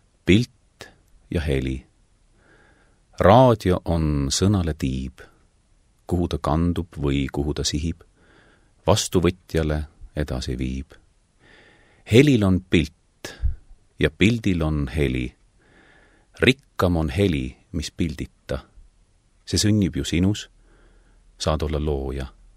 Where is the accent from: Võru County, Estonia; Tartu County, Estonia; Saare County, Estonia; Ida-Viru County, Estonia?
Saare County, Estonia; ma olen isegi Saaremalt nii pikalt ära olnud, et ma olen tulnud peale Muhu Väina autost välja ja suudelnud kodu mulda.